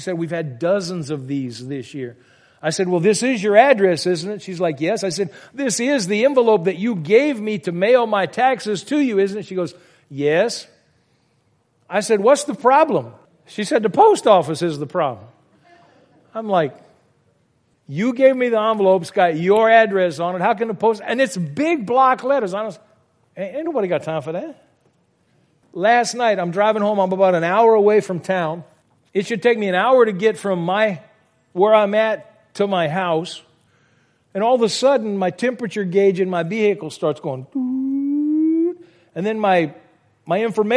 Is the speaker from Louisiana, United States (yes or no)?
yes; Louisiana, United States; I grew up in Louisiana. I've eaten a lot of raw oysters, and from time to time I've found pearls in those oysters.